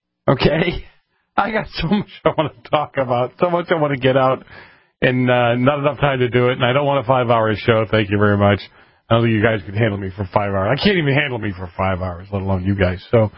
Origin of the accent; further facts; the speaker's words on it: Boston, Massachusetts, United States; Where I grew up in Boston, where the mafia had a heavy hand, right?